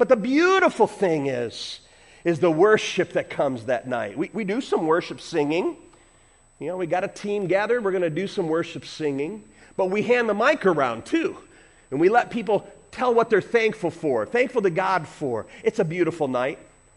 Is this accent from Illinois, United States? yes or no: yes; Chicago, Illinois, United States; Again, I grew up in Chicago, so I'm not the one to be talking about this.